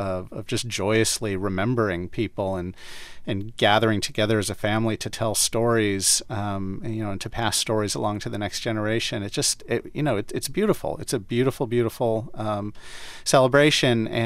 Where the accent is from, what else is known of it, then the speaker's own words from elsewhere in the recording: Cleveland, Ohio, United States; I'm very, very much Eastern European Jewish, so no Mexican blood in me. I grew up Jewish in Cleveland, in the suburbs of Cleveland